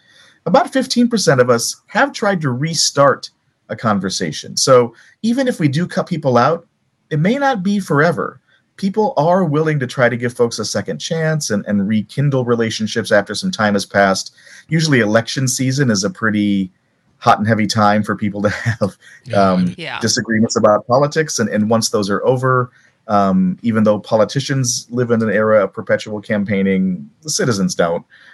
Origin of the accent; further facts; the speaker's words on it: Minnesota, United States; I'm from Minnesota, and so if you're a Vikings fan, you might say, well, gosh, why are we harping on Super Bowls, right?